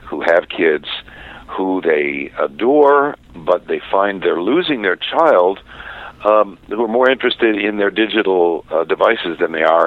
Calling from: Los Angeles, California, United States; I'm calling from Los Angeles.

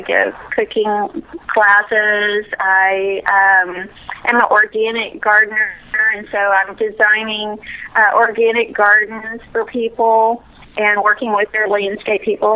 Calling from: Dallas, Texas, United States; I'm calling from Dallas, Texas.

